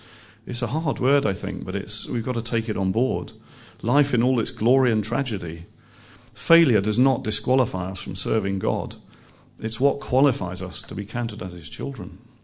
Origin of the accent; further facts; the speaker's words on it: England, United Kingdom; I'm a Christian, but I experience peaks and troughs in my life, possibly more troughs than peaks, I don't know. I'm English.